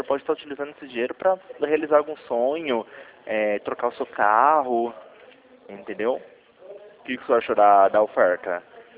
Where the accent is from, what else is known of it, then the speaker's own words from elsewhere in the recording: Campinas, São Paulo, Brazil; Aqui de Campinas.